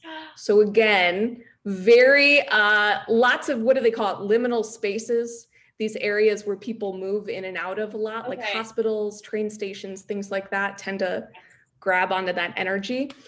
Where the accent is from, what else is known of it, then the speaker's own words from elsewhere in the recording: Chicago, Illinois, United States; So as a Chicagoan, you'll probably know, the north side where I live in Lincoln Park around here, we had a ton of history.